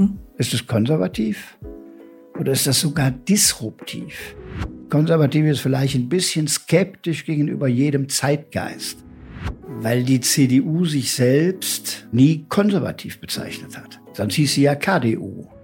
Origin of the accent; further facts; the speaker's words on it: Aachen, North Rhine-Westphalia, Germany; born there; 64 Jahre alt, geboren in Aachen